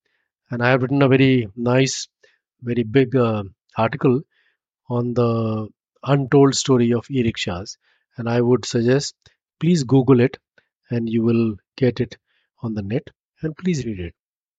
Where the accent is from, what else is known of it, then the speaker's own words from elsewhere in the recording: Lucknow, Uttar Pradesh, India; I was born and raised in Lucknow. So the rickshaws were the main piece of transport thing.